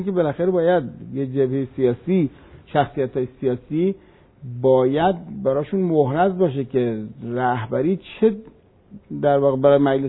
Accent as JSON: {"language": "Persian", "country": "Iran", "said": "من به عنوان یک ایرانی عرض میکنم خدمتتون"}